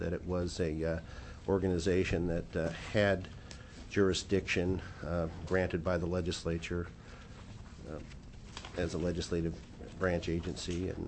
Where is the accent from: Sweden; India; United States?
United States; Chugiak, Alaska; from Chugiak, Wasilla, for the record.